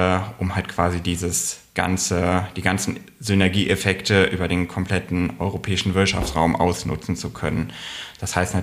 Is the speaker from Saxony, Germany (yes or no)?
no; Remscheid, North Rhine-Westphalia, Germany; ich bin 37 Jahre alt, komme gebürtig aus Remscheid